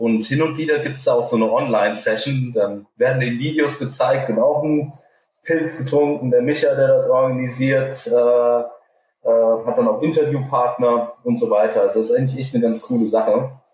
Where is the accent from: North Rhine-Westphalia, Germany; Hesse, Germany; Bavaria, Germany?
Hesse, Germany; Ja, gut, als Hesse